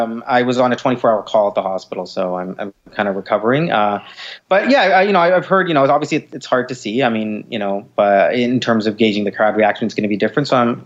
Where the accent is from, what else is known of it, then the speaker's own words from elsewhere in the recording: Canada; So I'm Canadian.